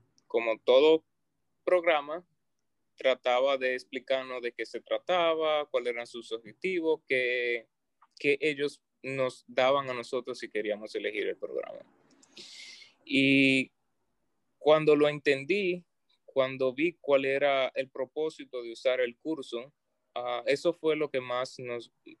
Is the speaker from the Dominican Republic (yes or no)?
yes; Dominican Republic; now in United States; Yo soy de República Dominicana. Ahí fue donde realicé mis estudios en la Universidad Pucamaima o la Pontificia Universidad Católica, Madre y Maestra. Me gradué en el 2016